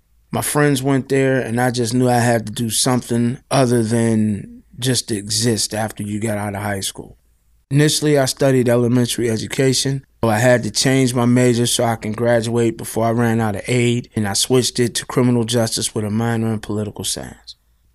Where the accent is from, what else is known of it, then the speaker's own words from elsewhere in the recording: East Liberty, Pennsylvania, United States; I grew up in Omega Park, which is in East Liberty.